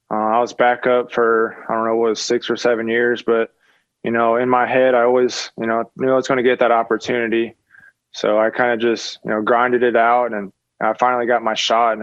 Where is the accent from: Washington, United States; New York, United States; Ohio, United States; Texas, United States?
Texas, United States; Houston; I grew up in Houston, so I was everything Houston guy.